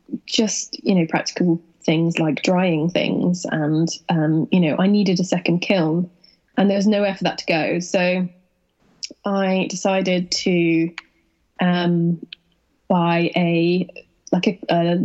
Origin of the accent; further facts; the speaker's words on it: South West England, United Kingdom; I'm originally from Devon.